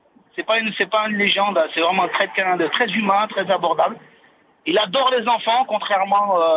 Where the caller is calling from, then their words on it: Saint-Étienne, Auvergne-Rhône-Alpes, France; En fait, je suis de Saint-Étienne, mais je suis sur la route là.